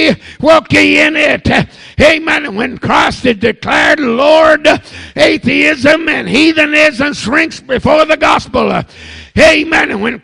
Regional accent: United States; born there; I'm an American, and I'm glad I was born in America.

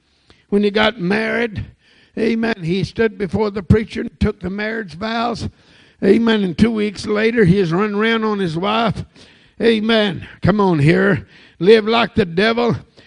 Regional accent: United States; born there; I'm an American, and I'm glad I was born in America.

